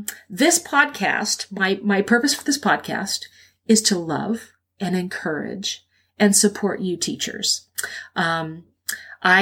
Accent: California, United States; So I grew up in the California public school system, kindergarten through college

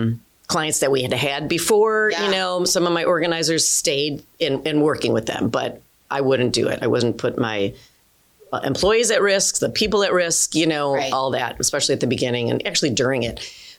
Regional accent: Illinois, United States; also born or lived in Chicago; I was born in Chicago, Illinois, actually raised in the suburbs, moved down to Chicago when I was about 20.

